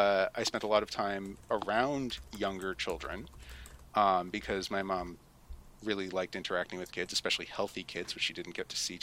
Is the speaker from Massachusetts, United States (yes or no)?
yes; Boston, Massachusetts, United States; So I grew up in Boston, and I knew that I wanted to study psychology from age 14.